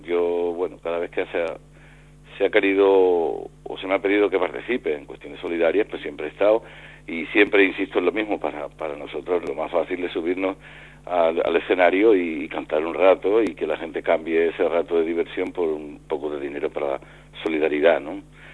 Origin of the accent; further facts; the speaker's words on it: Cádiz, Andalusia, Spain; Bueno, Cádiz, la verdad es que yo siento un gran entusiasmo por mi tierra